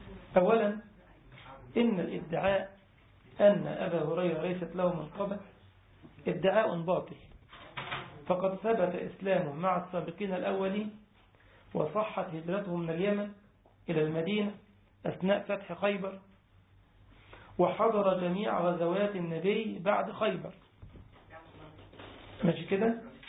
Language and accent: Arabic; Egypt; زي ما قلت لك، اخ عندنا في مصر بيحكي قصه والله حقيقيه